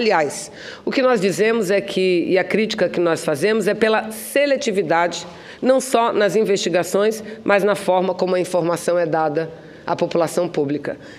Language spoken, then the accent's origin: Portuguese; Manaus, Amazonas, Brazil; Lá no meu estado do Amazonas, lá na minha cidade de Manaus